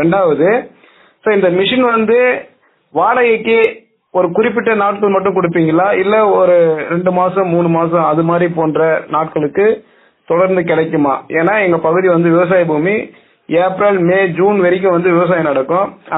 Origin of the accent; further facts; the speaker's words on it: Anaikattu, Tamil Nadu, India; என்னுடைய சொந்த ஊர் வந்து அணைக்கட்டு கிராமம், செங்கல்பட்டு மாவட்டம், செய்யூர் வட்டம்.